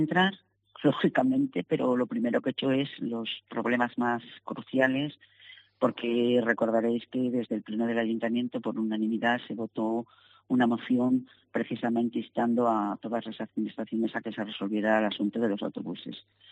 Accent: Castile, Spain; vamos a aprovechar un refrán muy bueno de que somos castellanos

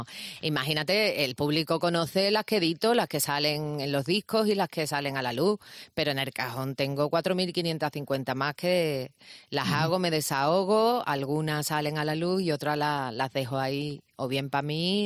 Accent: Andalusia, Spain; como soy andaluza, soy muy exagerada.

